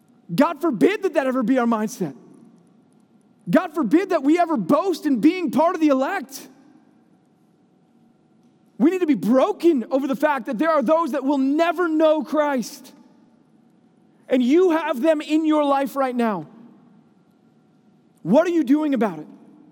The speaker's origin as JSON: {"language": "English", "region": "Texas", "country": "United States", "said": "I'll go to church because I'm a Texan and that's what we do here."}